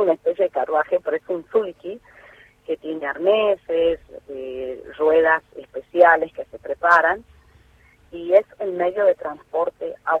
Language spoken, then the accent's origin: Spanish; Simoca, Tucumán, Argentina; que se interesen en mi pueblo, ¿no? Que es un orgullo para mí mostrar y contar las tradiciones de Simoca.